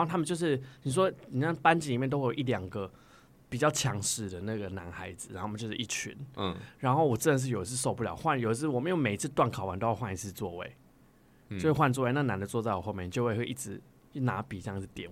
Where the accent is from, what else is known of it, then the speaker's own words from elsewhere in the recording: Chiayi County, Taiwan; also born or lived in Yunlin County; 我小时候在因为我是转学生然后我从嘉义转到云林念书